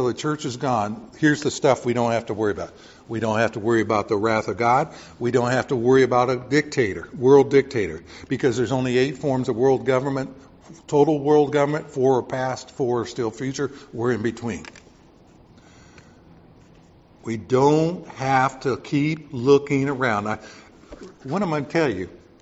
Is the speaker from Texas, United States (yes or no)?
yes; Texas, United States; When I was growing up in Texas, the 2 biggest ranches in the world were the King's Ranch, and the 2nd biggest was the 666 Ranch.